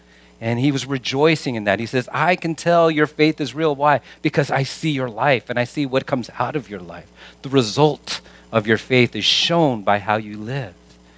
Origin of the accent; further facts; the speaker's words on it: Vallejo, California, United States; I grew up in Vallejo, and if any of you are familiar with Vallejo, it's a rough town. I helped to get that reputation as a young person.